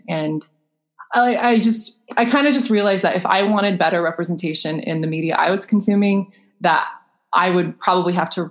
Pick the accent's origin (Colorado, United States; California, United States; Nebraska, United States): Nebraska, United States; And like I grew up in Nebraska, so that was easy to pull from for me.